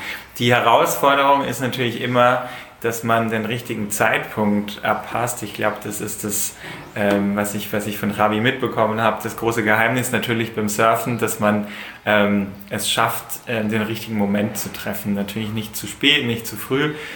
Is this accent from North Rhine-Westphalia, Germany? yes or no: no; Munich, Bavaria, Germany; Ich komme aus München